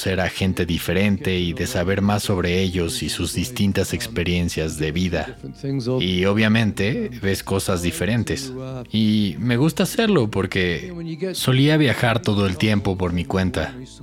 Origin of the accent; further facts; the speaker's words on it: Edinburgh, Scotland, United Kingdom; now in London, United Kingdom; como de donde vengo. En Edimburgo es un poco así, el barrio del que soy. Pero es un fenómeno mundial y se ve en Barcelona y en Nápoles y donde vivo, en Londres